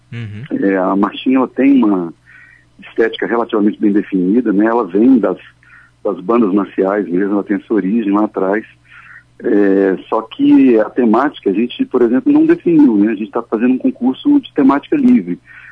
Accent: Minas Gerais, Brazil; Da gente se reaprender enquanto mineiro

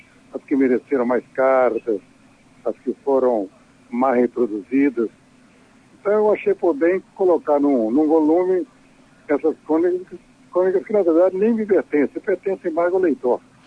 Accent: Minas Gerais, Brazil; o fato que eu sou mineiro, né?

